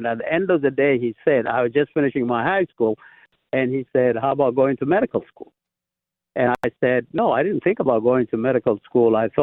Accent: Ethiopia; now in United States; I'm originally from Ethiopia.

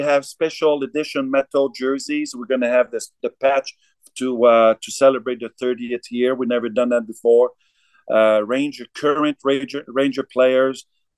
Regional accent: Noranda, Quebec, Canada; We've been friends since the age of 4 or 5 years old, growing up in Noranda, Quebec.

